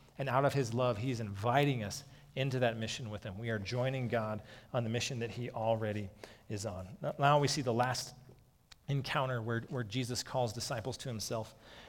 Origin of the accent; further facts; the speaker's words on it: Peyton, Colorado, United States; So like I grew up in Peyton, it'd be like if someone said, hey, the Messiah, I found him, he came from Calhan.